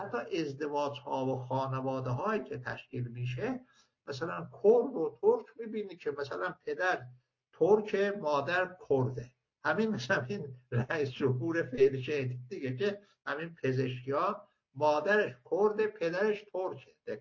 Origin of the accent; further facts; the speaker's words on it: Tabriz, East Azerbaijan, Iran; born there; مثلا من متولد تبریز هستم